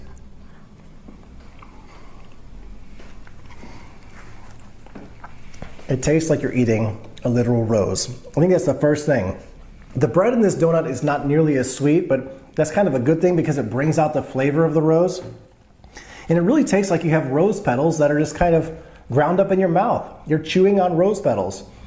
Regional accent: Texas, United States; also born or lived in Alabama; And again, growing up in Texas and Alabama, never had anything advokat flavored.

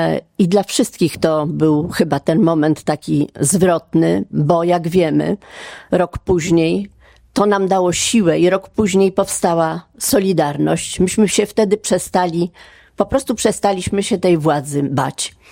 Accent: Warsaw, Masovian Voivodeship, Poland; a ta nazwa mi wtedy nic nie mówiła, bo ja z Warszawy

